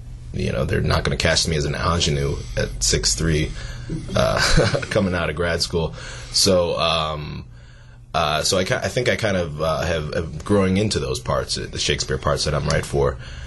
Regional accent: Bloomingdale, Illinois, United States; I actually grew up outside of Chicago.

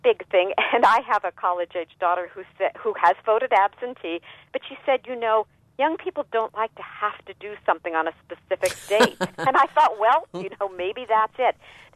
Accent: Colorado, United States; I grew up in Colorado, and I feel the same thing you do.

